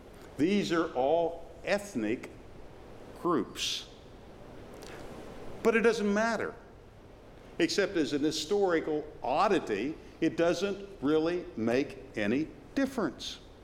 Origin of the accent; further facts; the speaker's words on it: Ireland; I think I'm Irish. I'm not quite sure, but I think I am. Being a Christian doesn't mean that I would need to cease being Irish.